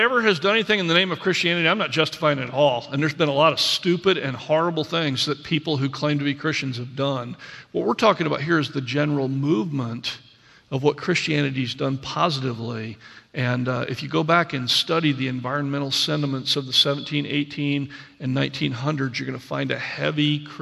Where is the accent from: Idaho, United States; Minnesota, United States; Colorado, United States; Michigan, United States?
Michigan, United States; Lansing; I grew up in Michigan in the Lansing area, so Fisher-Body, Oldsmobile, all Ford, all those companies were there.